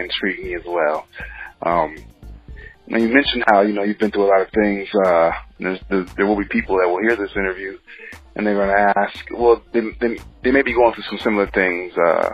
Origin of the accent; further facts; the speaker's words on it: Akron, Ohio, United States; I'm from Akron anyhow.